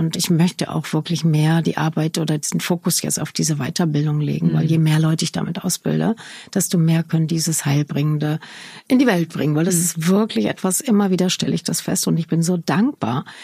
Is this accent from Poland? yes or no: no; Namibia; now in Germany; Weil ich komme aus einer Flüchtlingsfamilie und einer Auswanderungsfamilie und bin dann ja quasi da aus meiner Heimat Namibia dann nach Deutschland gekommen.